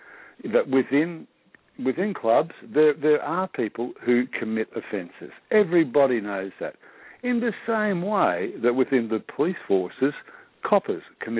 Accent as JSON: {"language": "English", "country": "Australia", "said": "because I'm an Aussie, I'm not American"}